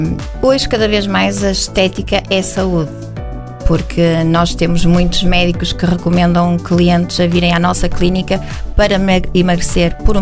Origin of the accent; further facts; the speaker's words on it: Viana do Castelo, Portugal; abrir uma clínica em Viana, que é a minha terra